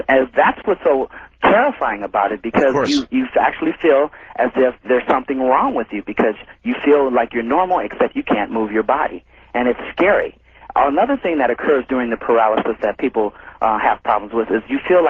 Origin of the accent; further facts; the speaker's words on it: Los Angeles, California, United States; I'm from Los Angeles myself.